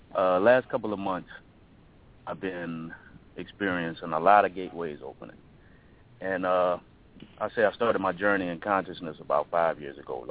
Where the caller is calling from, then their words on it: Baton Rouge, Louisiana, United States; Baton Rouge.